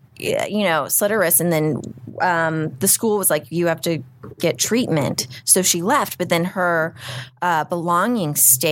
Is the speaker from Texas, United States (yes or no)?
yes; Texas, United States; I grew up in Texas and I was going to Massachusetts